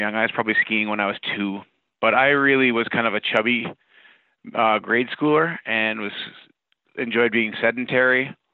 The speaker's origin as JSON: {"language": "English", "region": "Minnesota", "country": "United States", "tie": "born or raised there", "said": "I was the second oldest kid of five kids. I grew up on the Iron Range of Minnesota."}